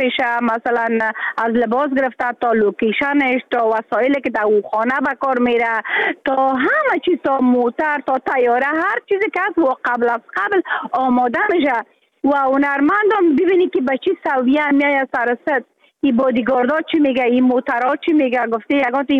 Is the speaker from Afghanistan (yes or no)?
yes; Afghanistan; moved away; حتی حالا که ما در بیرون از افغانستان هستم